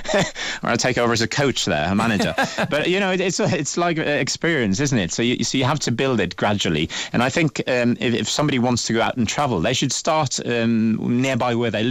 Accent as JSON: {"language": "English", "country": "Norway", "second_language": "English", "said": "I'm from the West Coast of Norway"}